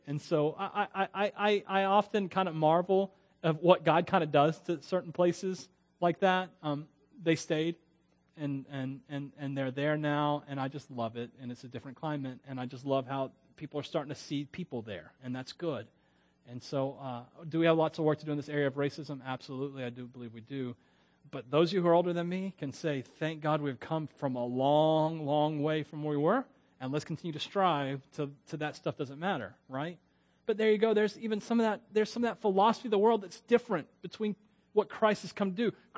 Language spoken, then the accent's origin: English; Miami, Florida, United States; also born or lived in Wauchula; My mom, we lived, I was born in Miami. My dad moved us to Wachula until I was about one.